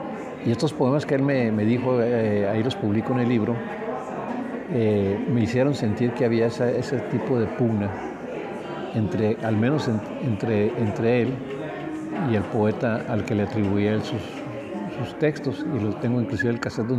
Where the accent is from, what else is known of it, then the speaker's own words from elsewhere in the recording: Chihuahua, Mexico; accent: northern Mexican; also born or lived in Mexico City; mi acento norteño, porque yo sé que en el sur yo vivía en la Ciudad de México algunos años cuando era muy joven, hablaba uno y decían: tú eres de Chihuahua